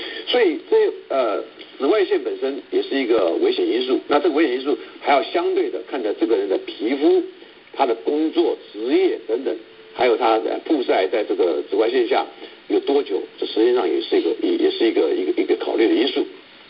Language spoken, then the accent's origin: Chinese; China; 那我们中国人身上